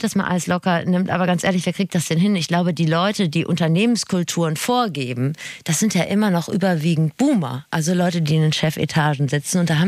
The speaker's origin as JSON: {"language": "German", "region": "North Rhine-Westphalia", "country": "Germany", "said": "Ja, aber da, wo ich herkomme, dann levelt man ja auch alles mal mit dem besten Geneva runter, ist man schnell entspannt."}